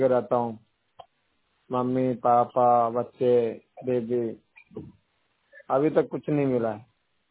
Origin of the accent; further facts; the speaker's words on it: Jharkhand, India; now in Surat, India; मैं झारखंड का रहने वाला हूँ, गुजरात में रहता हूँ, जिला सूरत।